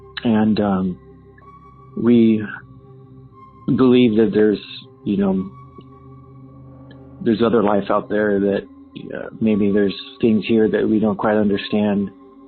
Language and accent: English; California, United States; I'm from Southern California.